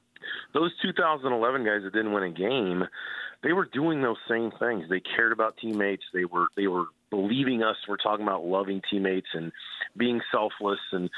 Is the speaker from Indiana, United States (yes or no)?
yes; Indiana, United States; I grew up in Indiana.